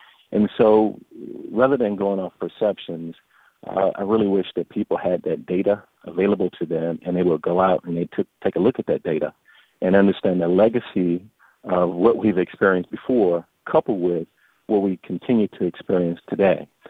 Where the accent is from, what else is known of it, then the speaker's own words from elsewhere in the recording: East St. Louis, Illinois, United States; now in Jacksonville, United States; I'm actually from East St. Louis originally